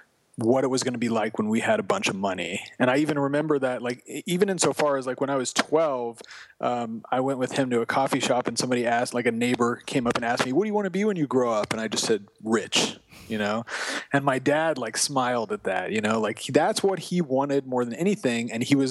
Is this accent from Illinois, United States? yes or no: no; Los Angeles, California, United States; Okay, so I grew up in Los Angeles, and, you know, I didn't come from money.